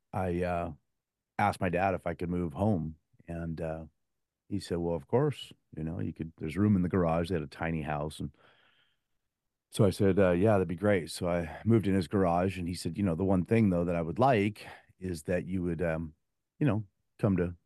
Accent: Bellevue, Washington, United States; I grew up in Bellevue, Washington. Great mom and dad and brother and sister, good upbringing, tiny church school

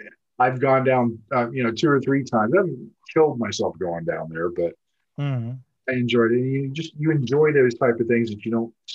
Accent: Melbourne, Florida, United States; there's a place like that down where I grew up in Florida called Tippy's Taco House.

